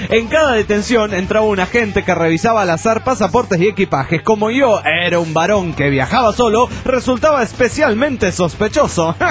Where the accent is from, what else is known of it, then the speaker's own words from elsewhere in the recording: Canary Islands, Spain; traté de explicarle que soy canario y que las Islas Canarias pertenecen políticamente a España, aunque tenemos un acento más parecido al latino